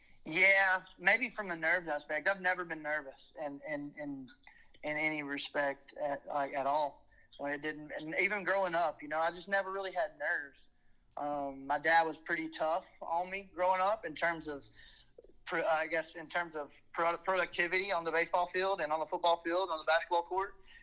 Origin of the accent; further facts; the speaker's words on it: Alabama, United States; It has been lately just because I'm from Alabama and I can't get rid of this accent.